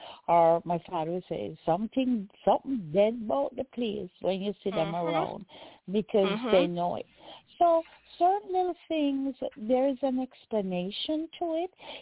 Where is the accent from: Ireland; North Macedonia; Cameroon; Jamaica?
Jamaica; now in United States; And living in the United States, when growing up in Jamaica